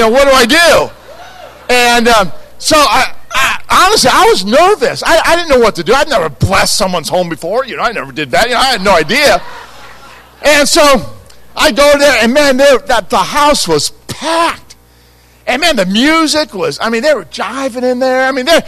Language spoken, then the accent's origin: English; California, United States; They probably think I'm a weirdo from California.